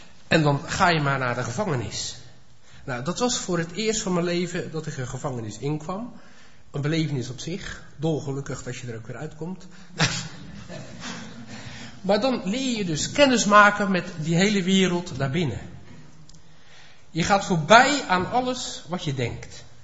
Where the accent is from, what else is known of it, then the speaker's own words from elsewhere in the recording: Netherlands; Kijk, wij zijn als Nederlanders, en daar doen we als kerkendenominatie niet voor onder, maar als Nederlanders zijn wij veel meer thuis in de religie van hebben en doen.